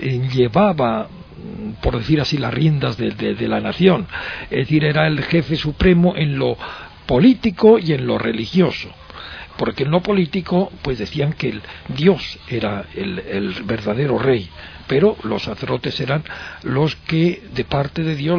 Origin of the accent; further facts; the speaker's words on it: Burgos, Castile and León, Spain; como la de mi tierra, por ejemplo, en Burgos